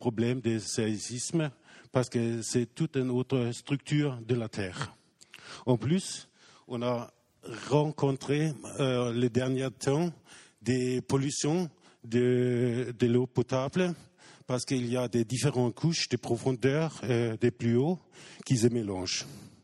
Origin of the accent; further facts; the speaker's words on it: Germany; French is a second language; Chez nous, en Allemagne, les kilowattheures est récompensé avec 30 à 35 euros.